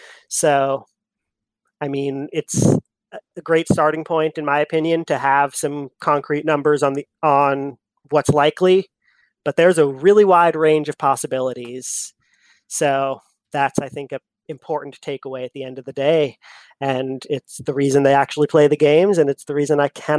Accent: Eugene, Oregon, United States; Big college sports fan, born and raised in Eugene, Oregon. So huge Duck fan

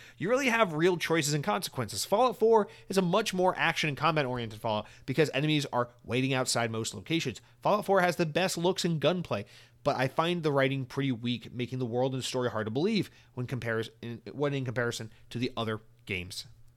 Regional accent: United States; But I'm an American, so I'm an American.

